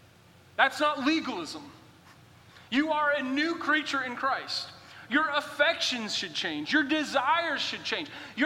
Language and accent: English; Boston, Massachusetts, United States; I had to get to the bank because I was from Boston and the bank that I used down there wasn't back home.